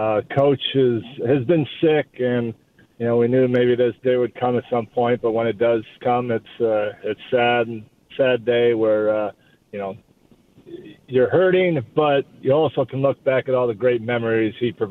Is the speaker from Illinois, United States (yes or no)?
yes; Chicago, Illinois, United States; I grew up in Chicago watching Jerry play on those teams with Van Leer and Bob Love and those guys and Chet Walker